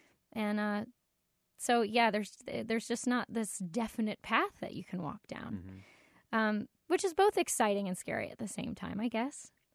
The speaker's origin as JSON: {"language": "English", "town": "Pineapple", "region": "Alabama", "country": "United States", "tie": "born or raised there", "also_born_or_lived": "Florida / New York", "said": "I didn't grow up riding horses, but I did grow up eating watermelon in Pineapple, Alabama."}